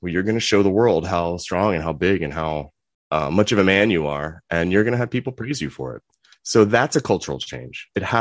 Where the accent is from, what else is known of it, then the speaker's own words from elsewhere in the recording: Virginia Beach, Virginia, United States; So, and I grew up in Virginia Beach. We have strip malls of churches, you know, in the South.